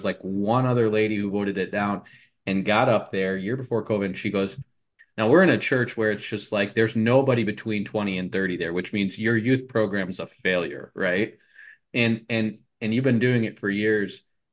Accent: Grand Rapids, Michigan, United States; so I grew up in Grand Rapids. There's a lot of Christian bookstores there

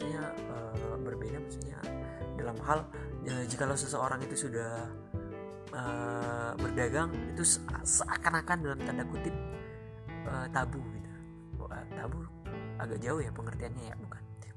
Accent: Sidikalang, North Sumatra, Indonesia; saya sendiri dilahirkan di kota itu, di Kota Sidikalang.

